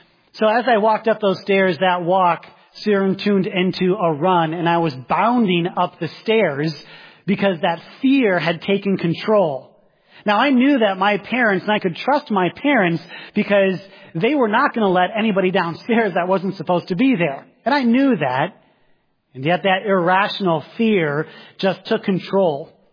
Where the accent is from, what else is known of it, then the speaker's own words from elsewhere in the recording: Wisconsin, United States; I grew up in Wisconsin. One of the things I miss about the North, something kind of silly, but I miss basements.